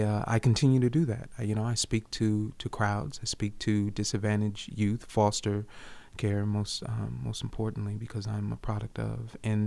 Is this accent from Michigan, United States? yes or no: yes; Detroit, Michigan, United States; born there; I was born in Detroit, Michigan, African-American male.